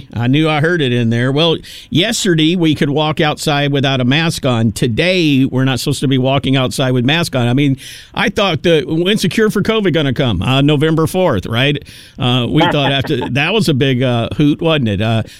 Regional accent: Tennessee, United States; Because that's where I'm from. I'm from Tennessee.

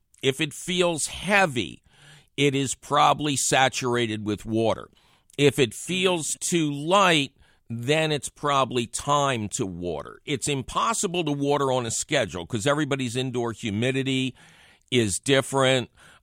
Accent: Philadelphia, Pennsylvania, United States; where I grew up in Bridge and Tarsdale in Philly, a little postage stamp lawn

